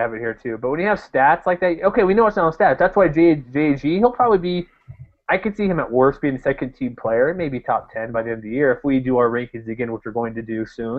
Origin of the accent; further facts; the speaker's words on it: Texas, United States; even when I was growing up in Texas, not living near them, they were a cool team.